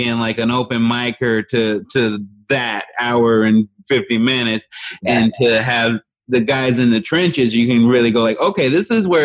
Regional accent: Chicago, Illinois, United States; me growing up in Chicago and being a Midwesterner, that thing that wasn't really foreign to me.

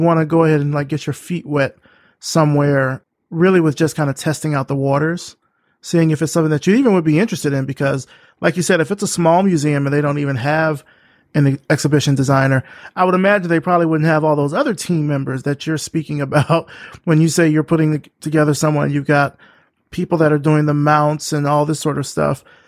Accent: Selma, Alabama, United States; And I mean, I'm from Selma, right. Alabama.

